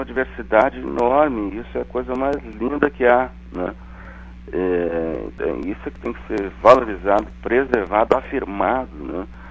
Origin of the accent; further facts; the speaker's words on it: Brazil; A minha terrinha querida, né? Sou caxense